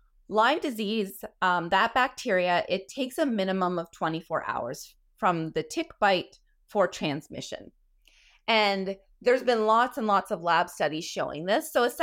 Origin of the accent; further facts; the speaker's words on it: Ontario, Canada; I'm from Eastern Ontario where the tick populations are high